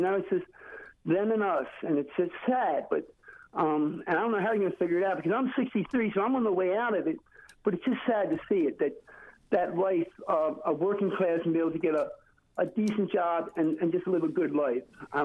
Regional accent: Baltimore, Maryland, United States; I grew up in Baltimore, and I remember a time when you could get a job.

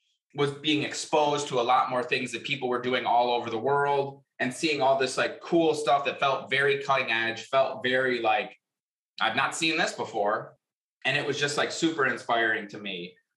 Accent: North Fond du Lac, Wisconsin, United States; So I grew up in a small town in Wisconsin, Fond du Lac, Wisconsin. The town I grew up in is actually North Fond du Lac

